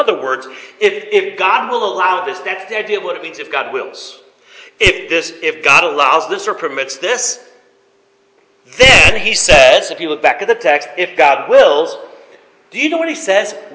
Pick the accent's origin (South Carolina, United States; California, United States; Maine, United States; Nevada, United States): South Carolina, United States; I am from South Carolina. Y'all know that?